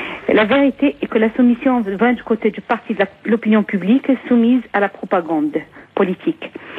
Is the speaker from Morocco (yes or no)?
yes; Morocco; je suis marocaine et j'ai 3 sœurs voilées.